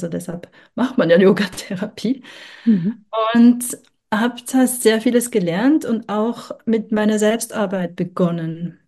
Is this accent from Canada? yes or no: no; Zurich, Switzerland; ich bin geboren und aufgewachsen in Zürich und da war ich mal eine Weile unterwegs im Ausland. Jetzt bin ich wieder